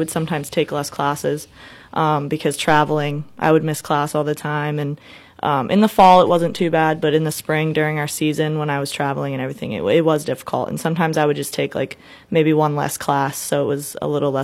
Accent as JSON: {"language": "English", "town": "Reading", "region": "Pennsylvania", "country": "United States", "said": "Reading, Pennsylvania. It's closer to Philly, other side of the state."}